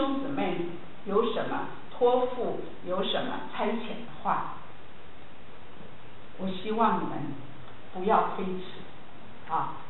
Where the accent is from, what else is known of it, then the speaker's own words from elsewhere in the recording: Taiwan; 我们从台湾来的嘛。